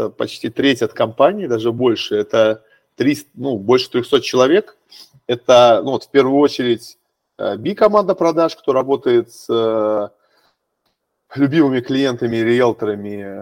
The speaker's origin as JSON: {"language": "Russian", "region": "Saint Petersburg", "country": "Russia", "said": "я вообще из Петербурга."}